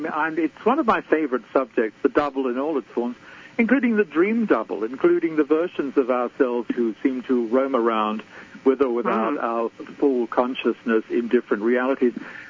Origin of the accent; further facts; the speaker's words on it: Australia; moved away; So in North America, where I live, though of course I'm originally Australian and very European in some ways too